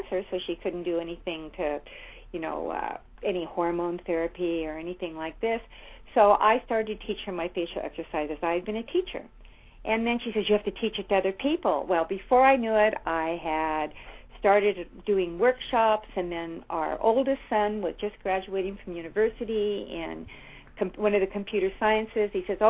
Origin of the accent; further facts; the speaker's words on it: Berkeley, California, United States; First of all, I was born and brought up in Berkeley, California.